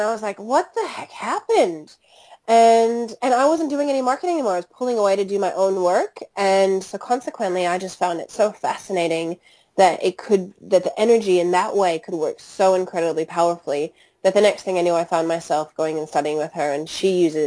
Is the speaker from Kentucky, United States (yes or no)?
no; Chicago, Illinois, United States; accent: Chicago; moved away as an adult; now in Sydney, Australia; my accent is from Chicago. I'm originally from the States. I moved over to Australia, Sydney, 13 and a half years ago.